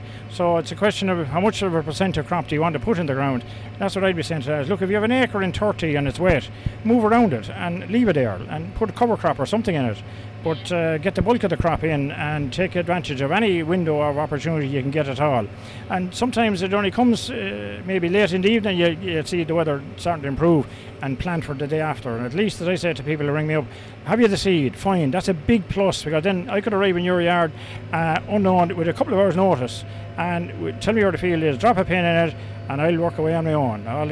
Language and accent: English; Kilkenny, Leinster, Ireland; he didn't realise I was from Kilkenny.